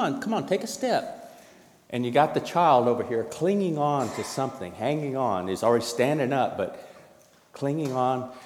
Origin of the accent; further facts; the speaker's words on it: Texas, United States; Growing up in Texas, in Central Texas and South Texas, I knew it was going to be different.